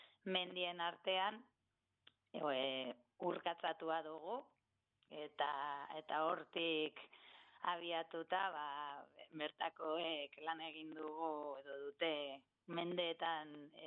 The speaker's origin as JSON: {"language": "Basque", "region": "Basque Country", "country": "Spain", "said": "Ez, ni berez Gezalatz Bailarakoa naiz."}